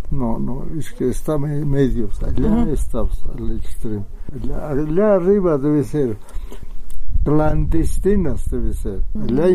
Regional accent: Carabuco, La Paz, Bolivia; Uno yo supe de mi comunidad, que soy de Carabuco, provincia de Camacho.

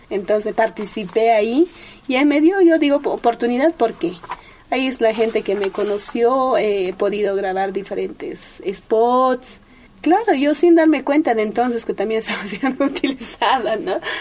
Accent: Gualata Grande, La Paz, Bolivia; yo soy migrante de provincia Omasuyos, comunidad Gualata Grande. Mi pueblo es un pueblo muy reconocido también por la gente que fabrican...

